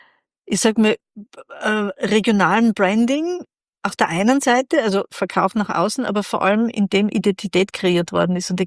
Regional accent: Feldbach, Styria, Austria; also born or lived in Graz; Ich bin ursprünglich aus Graz und wir sind wie ich 5 war nach Feldbach gezogen.

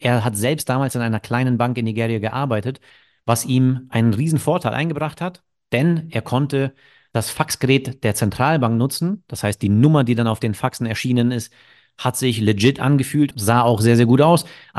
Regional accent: Munich, Bavaria, Germany; aus meiner Heimatstadt München

